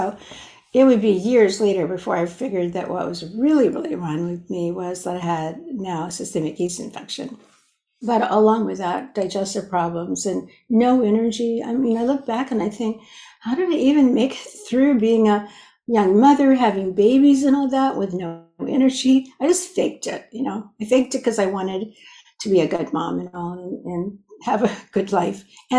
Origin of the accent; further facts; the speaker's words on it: the South, United States; I grew up in the South with a lot of, you know, fat, a lot of vegetables, but they had fat back in them.